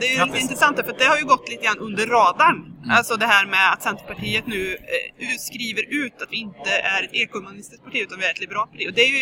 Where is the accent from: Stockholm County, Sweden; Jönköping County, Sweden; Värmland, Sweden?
Värmland, Sweden; Jag kommer från Värmland, det kanske hörs på dialekten.